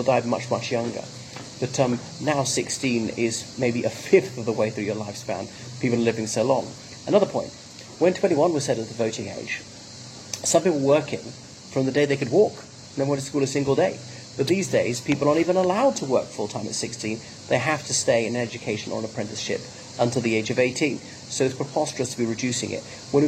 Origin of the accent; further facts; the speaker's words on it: Ireland; from Ireland.